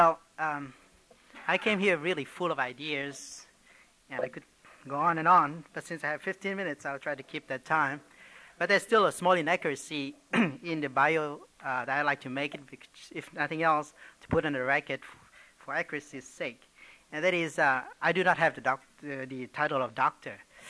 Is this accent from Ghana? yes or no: no; Vietnam; Now, as you know, the Vietnamese, although we are from the East, we are not really well known for being philosophers.